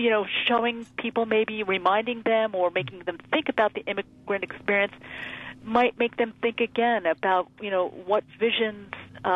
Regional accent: New York, United States; daughter of immigrants growing up in New York and second half of the 20th century

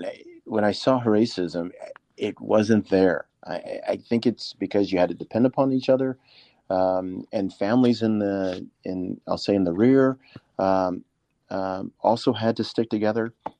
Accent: El Paso, Texas, United States; And the fact that I was from El Paso, so we already had a tie to the community

